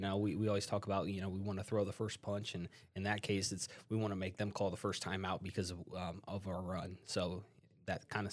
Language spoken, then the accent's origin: English; Lima, Ohio, United States; Well, I'm originally from Lima. I graduated from Lima Bath.